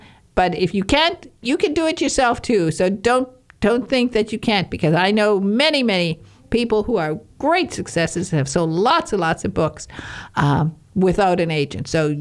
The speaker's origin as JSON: {"language": "English", "region": "Michigan", "country": "United States", "said": "I'm a Youper and I was born in the Northern Peninsula of Michigan."}